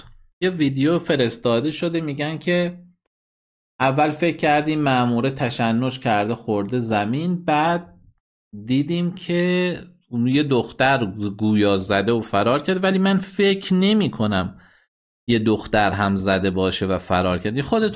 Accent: Iran; به غیر از این که همه ما ایرانی هستیم، پشت همدیگه هستیم

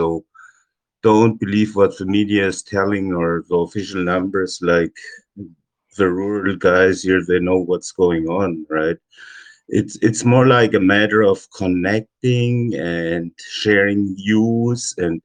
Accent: Germany; English is a second language; moved away as an adult; now in Canada; 64-year-old stubborn farmer. I was born and raised in Germany and emigrated in 97 to Canada, so became a Canadian citizen.

